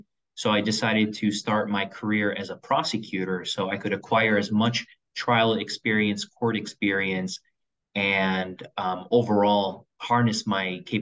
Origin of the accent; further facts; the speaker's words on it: Dearborn, Michigan, United States; also born or lived in Detroit; I was born in Detroit, Michigan, and I was born in Hutzel Hospital, Detroit, Michigan, and I grew up in the city of Dearborn, Michigan.